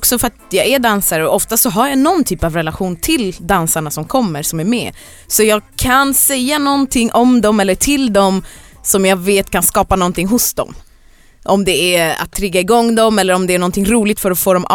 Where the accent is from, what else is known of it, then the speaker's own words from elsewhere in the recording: Stockholm, Stockholm County, Sweden; Vi är här från Stockholm, dansare som nu håller på att bli musiker.